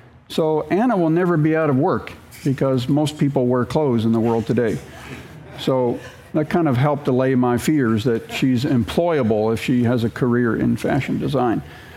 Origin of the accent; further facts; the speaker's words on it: Jos, Plateau, Nigeria; I was born in Jos, grew up in Jos, and went back to Jos and have been there the last 20 years.